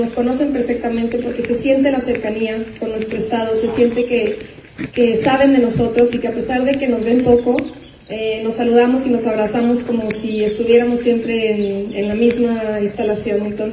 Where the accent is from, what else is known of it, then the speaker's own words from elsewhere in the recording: Guadalajara, Jalisco, Mexico; now in Mexico City, Mexico; nos concentramos en la Ciudad de México y tengo ya 18 años que salí de mi casa, de Guadalajara.